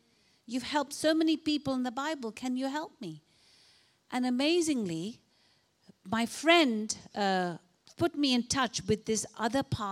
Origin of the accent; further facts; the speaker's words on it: Malaysia; also born or lived in India; I was born in Malaysia. I grew up in Malaysia and India. So I'm South Indian.